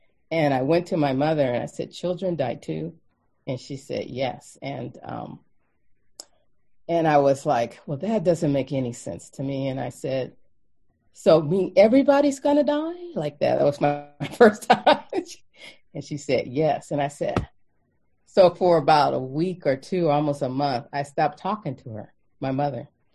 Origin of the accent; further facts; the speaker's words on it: Los Angeles, California, United States; Now, I was in Los Angeles when that, I'm from Los Angeles.